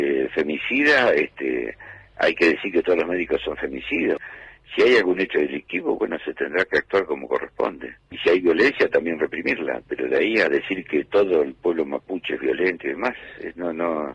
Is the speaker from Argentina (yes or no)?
yes; Argentina; de los pueblos originarios de lo que es la Argentina, de lo que somos los argentinos